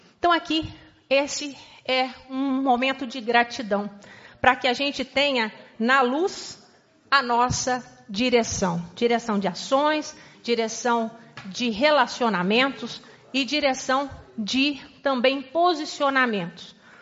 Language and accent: Portuguese; Muzambinho, Minas Gerais, Brazil; also born or lived in São Paulo; venho de São Paulo, morei muitos anos em São Paulo, quer dizer, sou de Muzambinho, mas morei muitos anos em capitais